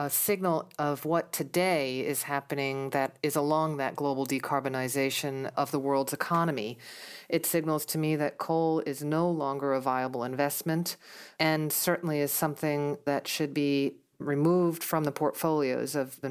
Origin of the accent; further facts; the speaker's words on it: United States; and it's not just because it's my home country, I think the U.S. plan is pretty impressive.